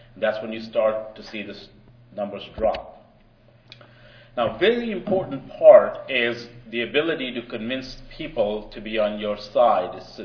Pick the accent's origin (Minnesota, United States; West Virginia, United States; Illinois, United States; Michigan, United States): West Virginia, United States; And we are from West Virginia, a tough place to regulate tobacco.